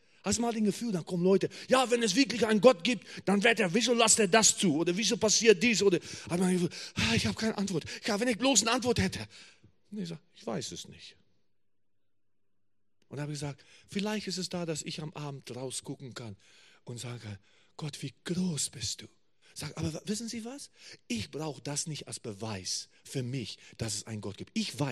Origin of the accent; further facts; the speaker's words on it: South Africa; German is a second language; Ja, ich komme aus Südafrika. Die hören das oft das auch an meinem Akzent.